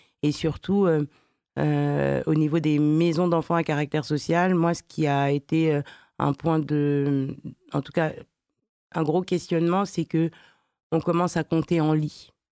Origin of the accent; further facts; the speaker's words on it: Sevran, Île-de-France, France; Nous, on est originaire de Sevran, donc on a grandi dans une Villepinte, Sevran et Tremblay. Donc moi, j'habitais à Villepinte